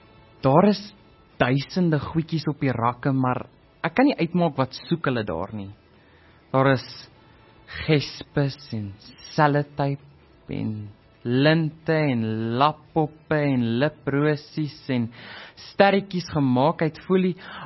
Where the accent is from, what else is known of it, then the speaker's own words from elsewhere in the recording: Roodepoort, Gauteng, South Africa; Ek kom van Roodepoort, Gauteng.